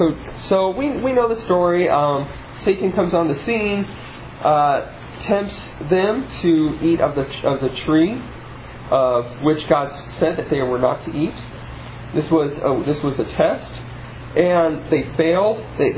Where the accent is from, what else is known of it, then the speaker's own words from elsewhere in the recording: Nebraska, United States; You know that I'm from, well, some of you know I'm from Nebraska, and if you are from Nebraska, you just are born with this innate